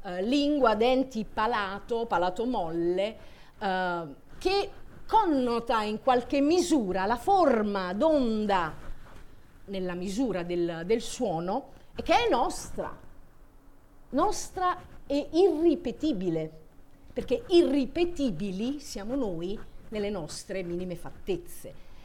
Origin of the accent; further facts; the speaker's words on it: Bergamo, Lombardy, Italy; born there; se io che sono nata a Bergamo a un certo punto cominciassi a parlare con la mia attitudine di voce naturale con cui sono nata e cresciuta